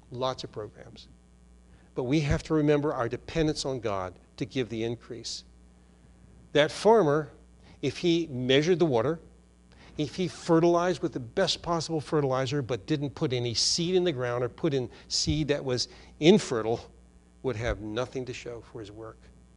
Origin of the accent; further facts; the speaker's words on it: Herndon, Virginia, United States; We had a garden in my hometown, Herndon, Virginia, when I was growing up.